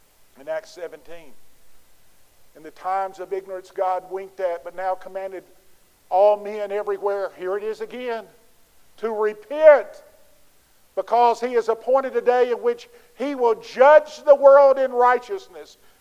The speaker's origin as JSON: {"language": "English", "region": "Louisiana", "country": "United States", "said": "You know, I'm from Louisiana. We live in the heart of the Bible Belt."}